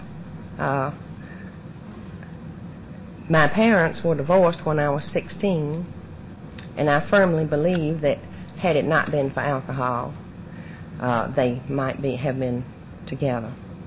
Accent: Columbus, Ohio, United States; Well, I was born in Columbus 40-something years ago, and I grew up in a home where drinking was a way of life.

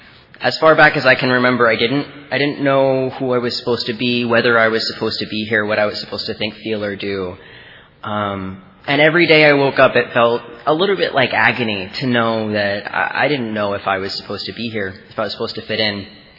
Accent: Matthews, North Carolina, United States; I am from Matthews, North Carolina, which a lot of you probably don't know where that is. It's just a suburb of Charlotte, so I'm from Charlotte.

